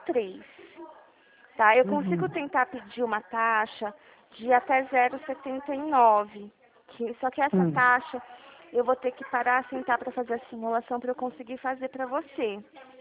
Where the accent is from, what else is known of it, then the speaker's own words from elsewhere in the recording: São Paulo, Brazil; eu sou aqui de São Paulo.